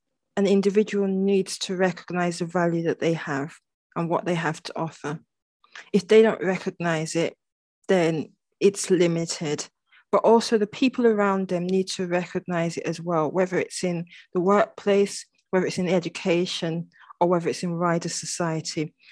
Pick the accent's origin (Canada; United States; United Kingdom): United Kingdom; England; born there; I was born in England. My parents are Nigerian.